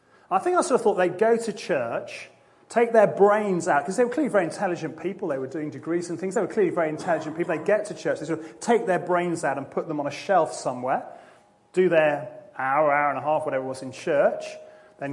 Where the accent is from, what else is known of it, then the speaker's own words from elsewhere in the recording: England, United Kingdom; I hate that thing where I'm completely English, don't understand any other language